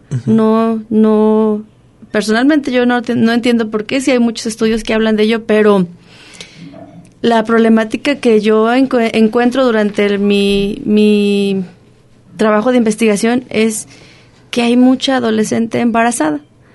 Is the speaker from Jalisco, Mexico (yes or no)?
no; Tlaltenango, Zacatecas, Mexico; Soy del municipio de Tlaltenango, Sánchez Román.